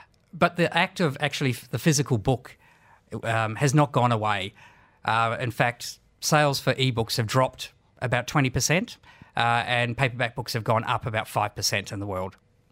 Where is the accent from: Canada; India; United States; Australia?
Australia; accent: Australian; my Australian accent and slight Kiwi accent